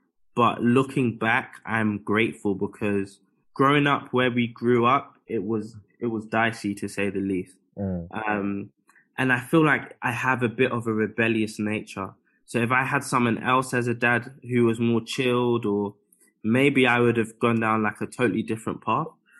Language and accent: English; United Kingdom; myself growing up in the UK, when I was 11, I got a scholarship to go to a boarding school in the Midlands.